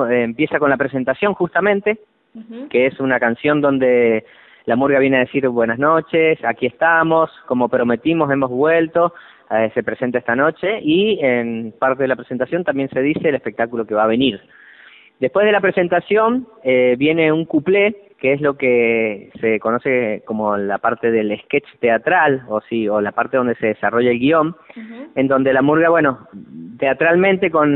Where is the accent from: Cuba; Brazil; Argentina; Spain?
Argentina; qué parte nos toca como argentinos